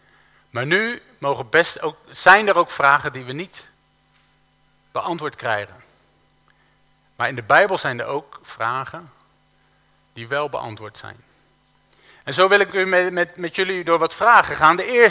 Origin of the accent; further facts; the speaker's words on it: Rotterdam, South Holland, Netherlands; also born or lived in Jerusalem, Israel / Jordan; Ik kom uit Rotterdam. Maar toen wij eerst in Jordanië, toen hebben we in Israël gewoond, in Jeruzalem.